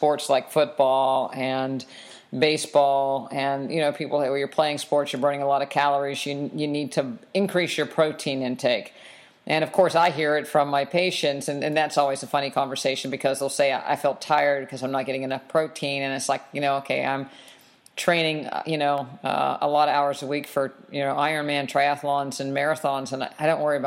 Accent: West Virginia, United States; and it's like, okay, I'm from West Virginia. You know, I hunted, my family had hogs, you know, the kids' job was to make the lard

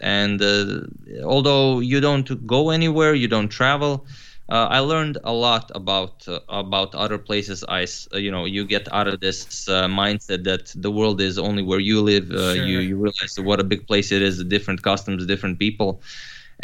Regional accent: Križevci, Koprivnica-Križevci County, Croatia; English is a second language; we have a really, really awesome homebrewed beer here in my hometown. It's called Križevačko Pivo, and it's simply the best beer. It's not available anywhere else, so if you want to try it, you have to come to my hometown.

